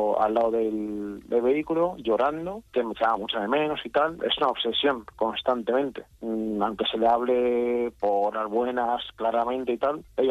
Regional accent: Madrid, Community of Madrid, Spain; Yo soy un joven de Madrid, tengo 31 años

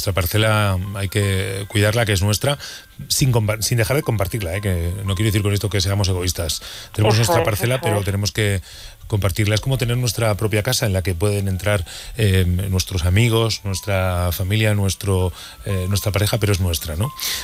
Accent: Burgos, Castile and León, Spain; nuestra corresponsal en mi tierra, en Burgos

